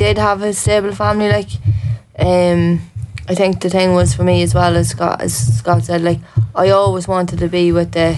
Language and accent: English; Dundalk, Leinster, Ireland; I moved from Dundalk to a country, out to country, and that was one of the biggest mistakes that ever happened to me